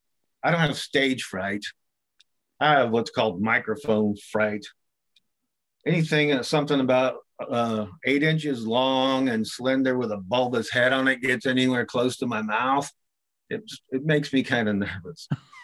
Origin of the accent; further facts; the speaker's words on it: Pampa, Texas, United States; are you really from Pampa, Texas? And I'm like, yeah.